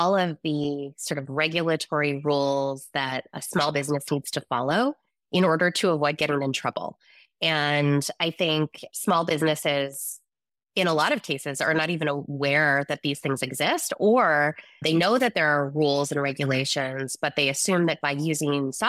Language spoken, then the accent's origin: English; the Prairies, Canada; now in Toronto, Canada; So I'm originally from the Canadian Prairies, and I am one of our Gustees that is based in Canada. I'm in Toronto, Canada.